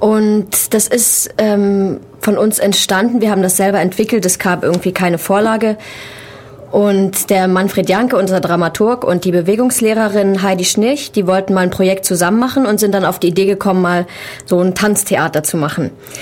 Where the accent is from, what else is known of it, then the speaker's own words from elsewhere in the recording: Saxony, Germany; now in Ulm, Germany; Nein, ich komme aus Sachsen.